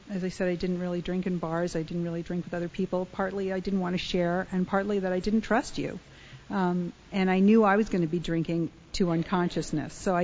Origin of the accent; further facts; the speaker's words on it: Connecticut, United States; I grew up in Connecticut